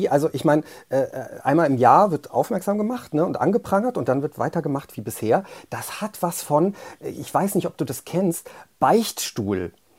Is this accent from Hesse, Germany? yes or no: no; Cologne, North Rhine-Westphalia, Germany; born there; Ich bin ja in Köln geboren, also da kommst du ja katholisch auf die Welt und ich war ja auch so Messdiener